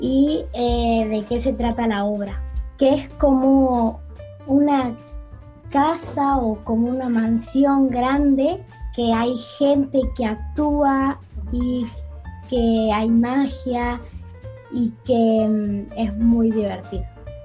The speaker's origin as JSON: {"language": "Spanish", "region": "Tucumán", "country": "Argentina", "said": "Escuela Técnica de Lomas del Tafí y soy de Tucumán."}